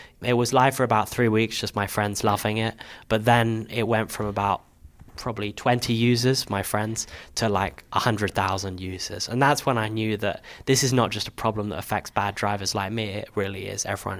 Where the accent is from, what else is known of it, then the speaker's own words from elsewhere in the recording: Hendon, London, United Kingdom; So I grew up in Hendon in northwest London